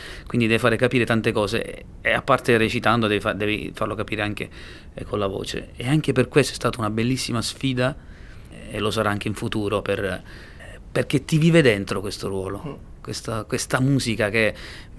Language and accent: Italian; Sicily, Italy; per me che sono siciliano